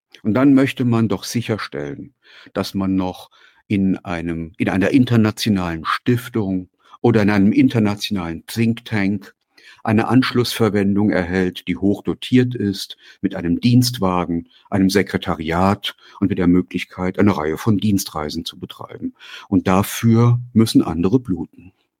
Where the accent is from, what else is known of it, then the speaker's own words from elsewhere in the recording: Saarland, Germany; Ich komme aus dem Saarland, da haben wir nicht 2, sondern 3 Kriege erlebt